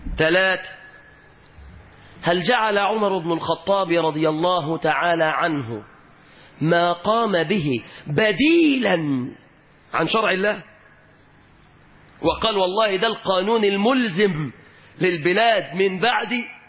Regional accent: Egypt; اللهم احفظ بلدنا مصر آمنة مطمئنة

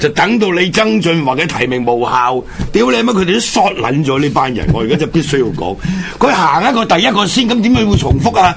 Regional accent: Hong Kong; 但系我哋香港人就全部做捻晒工具投票嘛

